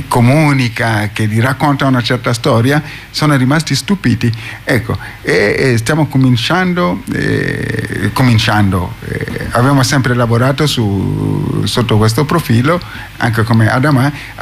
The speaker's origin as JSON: {"language": "Italian", "region": "Tuscany", "country": "Italy", "said": "io vengo dalla Toscana, e sono stato sorpreso a vedere quanti africani vivono ad Orte"}